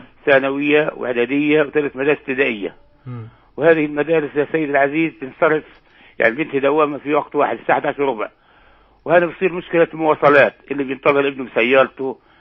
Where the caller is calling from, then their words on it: Gaza, Gaza Strip, Palestine